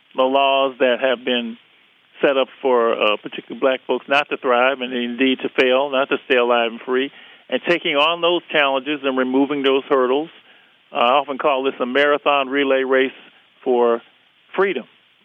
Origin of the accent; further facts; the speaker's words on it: Los Angeles, California, United States; I grew up in Los Angeles. You know, I saw Los Angeles go up in an insurrection and as a young man in 1965, and saw it again in 1992 with Rodney King.